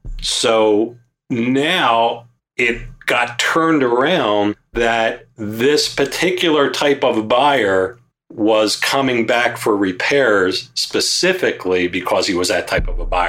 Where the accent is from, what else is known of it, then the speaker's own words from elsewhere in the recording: Philadelphia, Pennsylvania, United States; We're in the suburbs here, but I grew up in Northeast Philadelphia. I literally lived two doors away from a train station on a busy road.